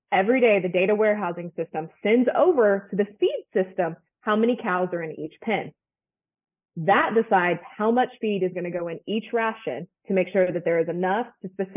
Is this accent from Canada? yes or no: no; Scott City, Kansas, United States; So where I'm from is from Scott City, Kansas. If you're familiar, like that is right in the heart of feedlot country.